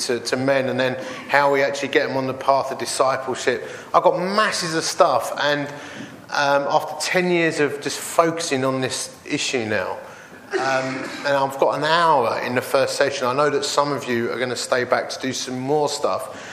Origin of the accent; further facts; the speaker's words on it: Romford, London, United Kingdom; As you see, I come from Romford and I lift weights